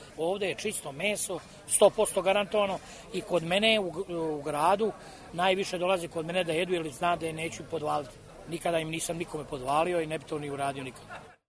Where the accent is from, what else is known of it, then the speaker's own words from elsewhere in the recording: Serbia; a ja sam jedini bio iz Srbije.